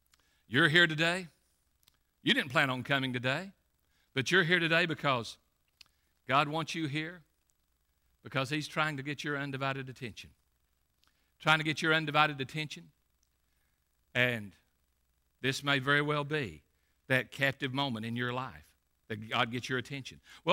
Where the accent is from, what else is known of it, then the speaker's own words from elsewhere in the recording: Middlesboro, Kentucky, United States; I know what it was like to grow up in a bad section of town. I grew up on No Town Road, Middlesbrough, Kentucky.